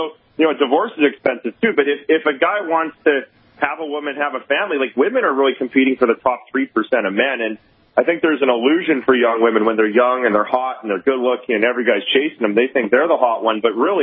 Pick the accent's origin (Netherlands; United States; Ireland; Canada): Canada; I'm Canadian. I went to University of Manitoba